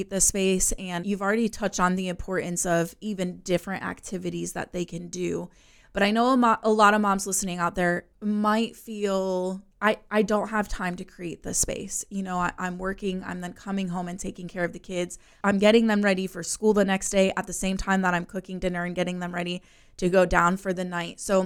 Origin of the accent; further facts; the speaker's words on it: United States; now in Australia; I'm not from Australia, I'm from the States